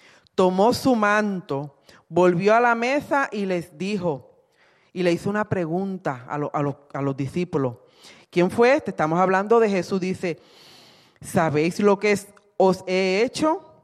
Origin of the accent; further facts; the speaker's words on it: Puerto Rico; cuando pequeña, allá en Puerto Rico, no sé si en otros países lo hacen